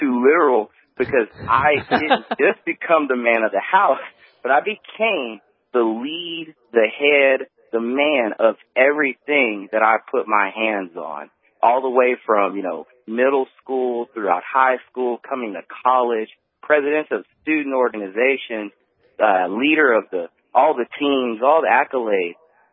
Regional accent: Beaumont, Texas, United States; You know, I grew up back in Beaumont, Texas, and growing up real early on, my parents had split apart.

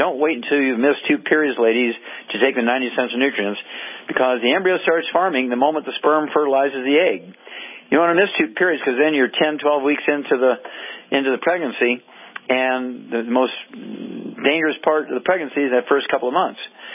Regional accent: Missouri, United States; born or raised there

